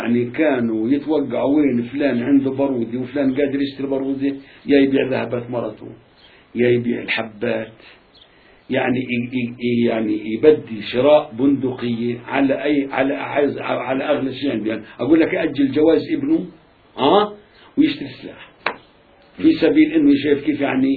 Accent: Palestine; منا انا فلسطينية

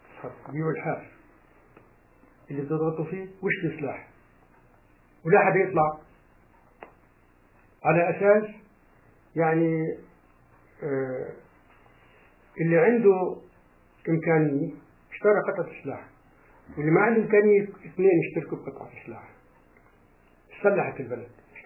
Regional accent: Palestine; نحن بعد ما خرج آخر قرية طلعت من فلسطين قريتنا.

